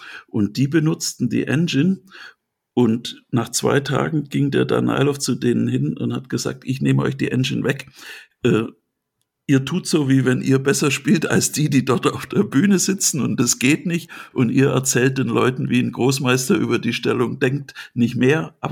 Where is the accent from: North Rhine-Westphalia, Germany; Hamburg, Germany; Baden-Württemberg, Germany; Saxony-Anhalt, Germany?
Baden-Württemberg, Germany; dass ich als Schwabe natürlich immer lieber den Bauern habe als die Kompensation